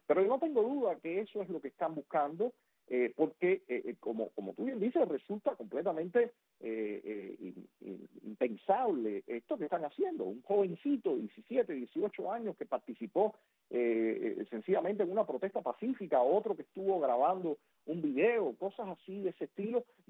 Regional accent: Cuba; somos nosotros los cubanos

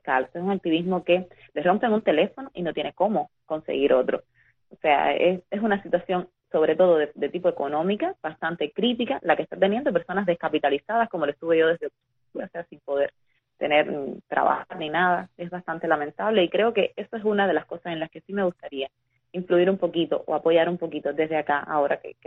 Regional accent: Cuba; yo como cubana

